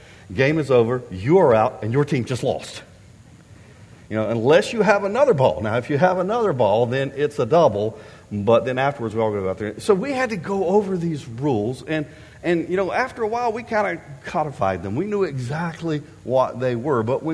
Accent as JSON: {"language": "English", "region": "Florida", "country": "United States", "tie": "born or raised there", "said": "When I was a kid growing up in Florida, the little neighborhood that I lived in was on the edge of town."}